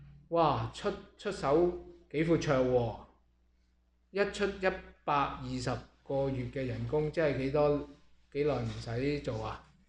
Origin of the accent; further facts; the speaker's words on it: China; 我中國人有一句説話